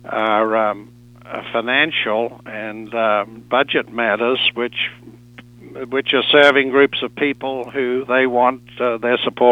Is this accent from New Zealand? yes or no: yes; New Zealand; Well, you know, I was raised in New Zealand, which was a very welfare state, a socialist state.